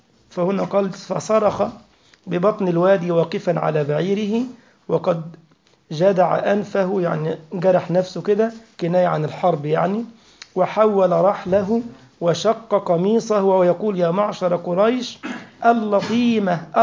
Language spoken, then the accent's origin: Arabic; Egypt; كلمة عيط عندنا في مصر يعني يبكي